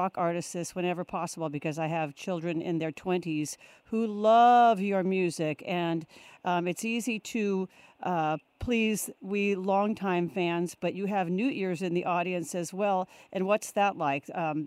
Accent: California, United States; I grew up in the Bay Area, and it was

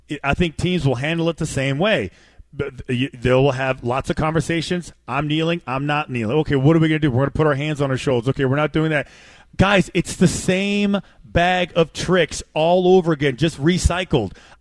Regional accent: the West, United States; You grew up in the South. I grew up on the West.

